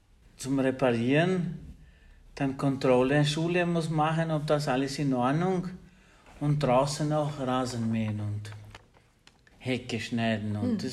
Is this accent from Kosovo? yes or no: yes; Prizren, Prizren District, Kosovo; German is a second language; Ich komme aus dem Kosovo, ja.